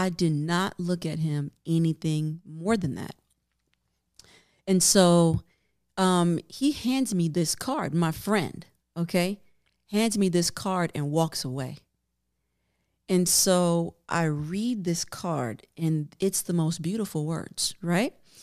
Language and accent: English; New York, United States; but I'm from New York, right?